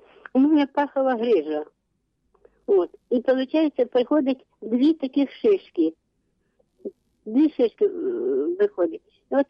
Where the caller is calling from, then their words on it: Kyiv, Ukraine; тому що я з Южної Борщаговки.